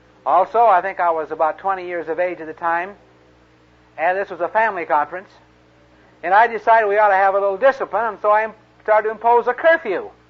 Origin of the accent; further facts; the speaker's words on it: Modesto, California, United States; But I was called to go back to my hometown to help follow up for a youth work that was going on. A friend of mine had a work going with some high school kids in Modesto High School, California